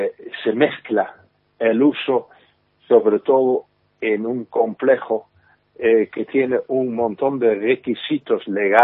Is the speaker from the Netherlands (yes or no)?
yes; Netherlands; Spanish is a second language; Yo soy holandés de origen, y en Holanda también tenemos el problema